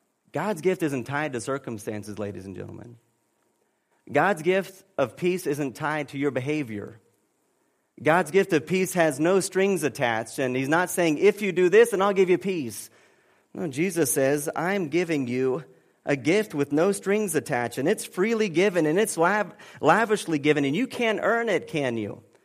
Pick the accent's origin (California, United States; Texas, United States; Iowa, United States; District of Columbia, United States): Texas, United States; Look, I am proud of being a Texan. You know, man, I love Texan, but you know what comes before me being a Texan?